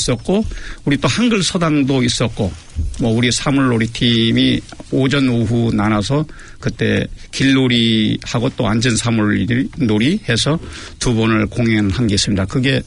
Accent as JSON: {"language": "Korean", "country": "South Korea", "said": "거기에서 2021년, 22년 연속 2년을 갔다가 개최를 했는데 한국인으로서 단일 행사로는 가장 크게 한 행사로 기억하고 있습니다."}